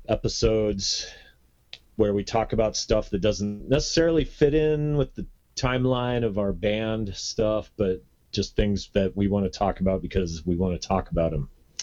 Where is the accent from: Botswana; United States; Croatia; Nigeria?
United States; Yelm, Washington; also born or lived in California; I was born in California. We moved up here when I was like 3. And we moved directly to Yelm. So all my experience was Yelm centered